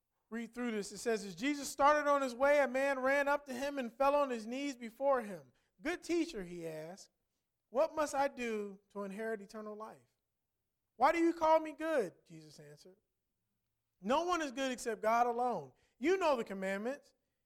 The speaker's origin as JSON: {"language": "English", "region": "Midwest", "country": "United States", "said": "we're from the Midwest, and they have a place called Captain D's."}